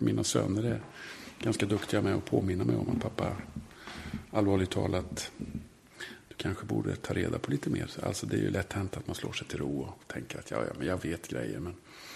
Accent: Degerfors, Örebro County, Sweden; Jag är från Degerfors och det är en arbetarkommun. Så att det är rött.

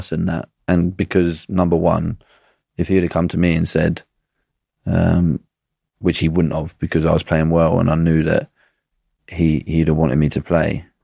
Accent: England, United Kingdom; Would people have respected me for being that little bit different as an English player?

